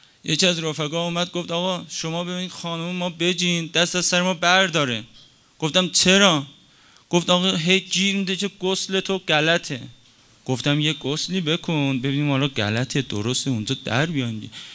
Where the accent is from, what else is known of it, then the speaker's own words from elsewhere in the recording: Tabriz, East Azerbaijan, Iran; ما تبریزیام، چون خودم اهل تبریزیم